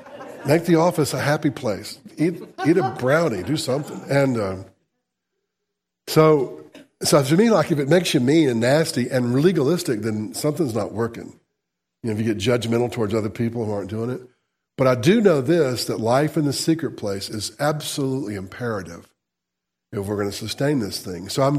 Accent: the South, United States; because we're from the South

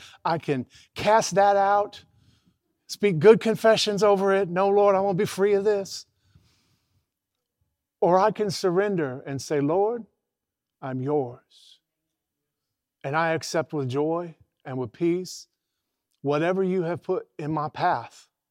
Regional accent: United States; I grew up in America. I grew up in Western Christianity.

